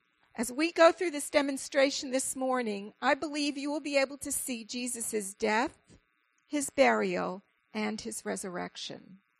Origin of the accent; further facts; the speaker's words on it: New York City, New York, United States; Now, I'm originally from New York City. I'm a first-generation American, and I grew up in a synagogue of German-Jewish Holocaust survivors.